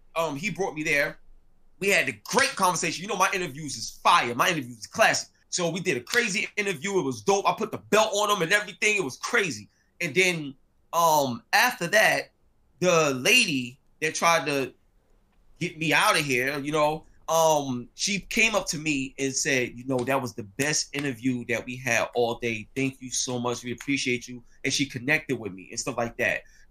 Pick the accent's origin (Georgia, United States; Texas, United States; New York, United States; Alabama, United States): New York, United States; I'm from the hood. I'm from East New York, Brooklyn. So, and, you know, when you grow up in the struggle